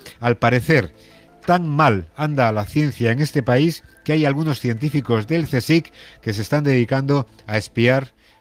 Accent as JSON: {"language": "Spanish", "region": "Castile and León", "country": "Spain", "said": "En mi tierra, desde luego, en Castilla y León se hacen cosas extraordinarias."}